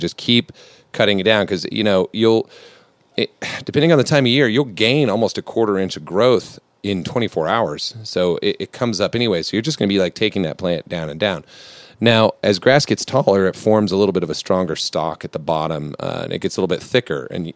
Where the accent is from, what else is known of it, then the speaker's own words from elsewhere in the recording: Houston, Texas, United States; So I'm from Houston originally.